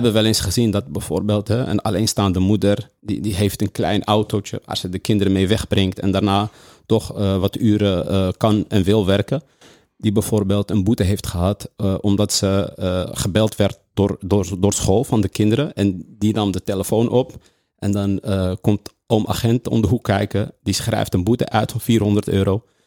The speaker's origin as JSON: {"language": "Dutch", "town": "Amsterdam", "region": "North Holland", "country": "Netherlands", "said": "Nou, ik kom zelf uit Amsterdam en destijds Amsterdam-West."}